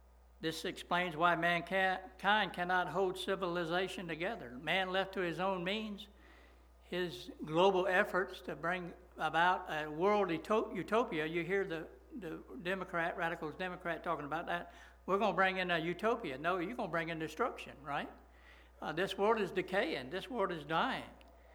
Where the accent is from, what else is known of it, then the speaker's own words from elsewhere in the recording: Hialeah, Florida, United States; born there; When I was born in Jackson Memorial Hospital in Hialeah, Florida in 1951, I believe it was.